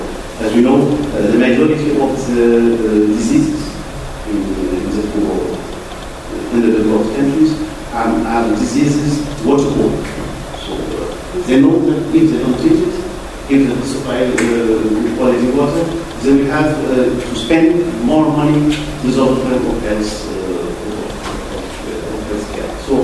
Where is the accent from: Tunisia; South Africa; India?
Tunisia; English is a second language; from Tunisia.